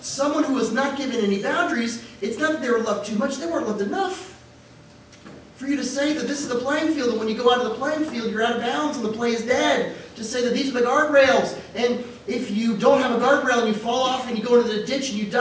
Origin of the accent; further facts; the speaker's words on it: the South, United States; You know, I'm a Southerner, so I have a reflexive sir and ma'am.